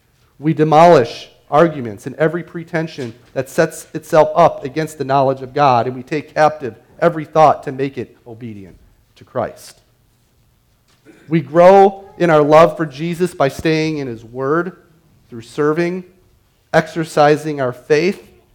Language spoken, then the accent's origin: English; Chicago, Illinois, United States; Now, for instance, in my hometown of Chicago, all my family is from Chicago.